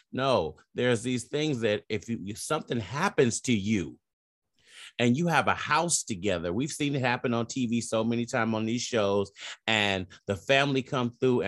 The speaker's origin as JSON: {"language": "English", "region": "Texas", "country": "United States", "said": "I'm from Texas, so."}